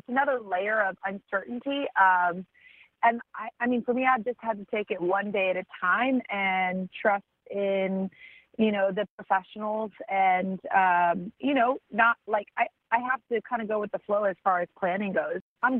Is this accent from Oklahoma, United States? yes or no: no; Santa Barbara, California, United States; my dad, you know, goes up to the mountains in my hometown of Santa Barbara and just prays for an hour every morning.